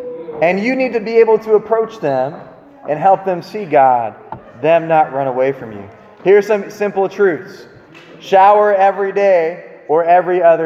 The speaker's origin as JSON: {"language": "English", "town": "Newark", "region": "New Jersey", "country": "United States", "said": "I ain't never going to be fake. I'm from Newark."}